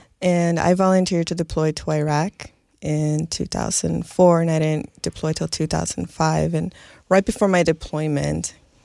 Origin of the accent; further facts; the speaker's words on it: New York, United States; born there; I was born in New York, so 9/11 really solidified my decision to join early on as a kid.